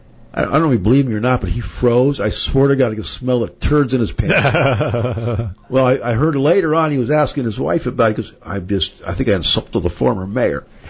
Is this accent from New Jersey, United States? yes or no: no; Westchester, California, United States; My hometown, basically.